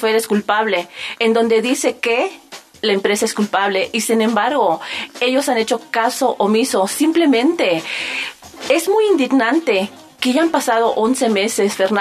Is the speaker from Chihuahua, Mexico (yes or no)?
no; Playa del Carmen, Quintana Roo, Mexico; Yo vengo de Playa del Carmen, Quintana Roo